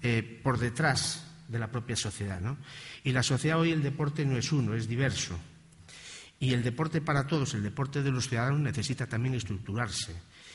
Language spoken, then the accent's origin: Spanish; Galicia, Spain; estoy dispuesto a mejorar el deporte de mi tierra